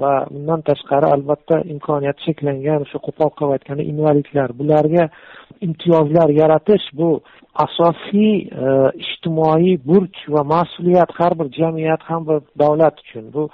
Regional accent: Tashkent, Uzbekistan; Odamlar bilan gaplashib turamiz, ko'rib turamiz toshkentlikmiz.

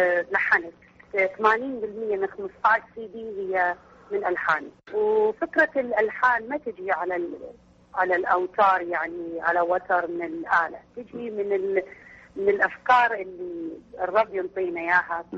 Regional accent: Iraq; moved away; بس ما كان في دعم كعراقية مغتربة

